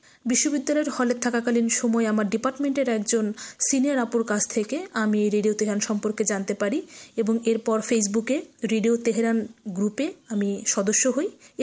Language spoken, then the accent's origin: Bangla; Saturia, Dhaka Division, Bangladesh; আমার বাড়ি মানিকগঞ্জ জেলার সাটুরিয়া উপজেলায়।